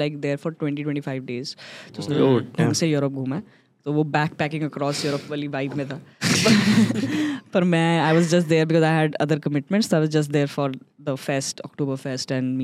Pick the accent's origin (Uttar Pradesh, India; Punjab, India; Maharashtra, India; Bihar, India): Punjab, India; तो मैंने और मैंने वैसे रिज्यूम कैसे करा कि मैं पंजाबी हूँ.